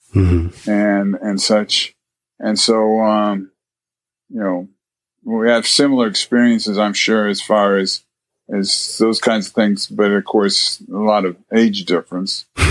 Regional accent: La Porte, Indiana, United States; Well, I grew up in LaPorte, Indiana, which is up north. We were more Chicagoites than, you know, Indianapolis.

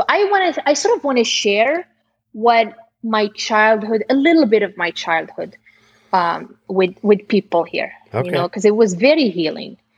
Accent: Atlas Mountains, Morocco; now in Topanga, United States; I spent a lot of my time growing up in the Atlas Mountains. And it reminds me a lot of Topanga. Maybe this is why I got attracted to living here.

